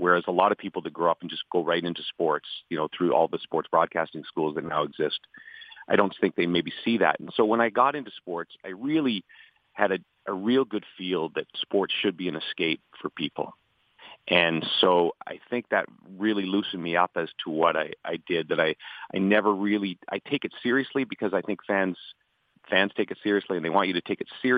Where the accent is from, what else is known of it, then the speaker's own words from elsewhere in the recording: Ottawa, Ontario, Canada; also born or lived in British Columbia; now in Toronto, Canada; I grew up mostly in Ottawa and BC